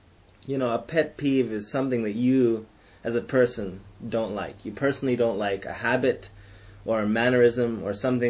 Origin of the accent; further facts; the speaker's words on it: Canada; I'm Canadian, so it's not. Like, I don't like Canada or I don't like Canadians because I am Canadian and I do love my country.